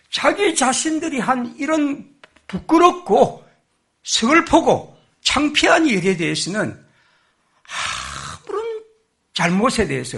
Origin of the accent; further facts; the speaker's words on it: South Korea; 저는 제가 한국인이란 그런 것이 너무나 마음이 참 아픕니다